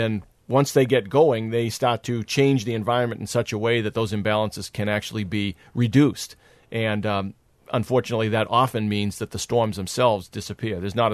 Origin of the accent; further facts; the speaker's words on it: Massachusetts, United States; When I was a little kid, I was growing up in Massachusetts, and I loved snowstorms.